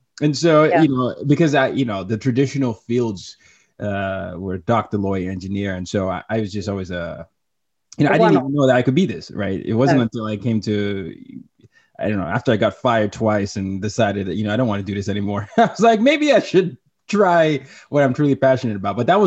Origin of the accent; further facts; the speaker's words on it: Nigeria; I'm Nigerian. So Nigeria is, you know, home. And when you grow up in five countries and four continents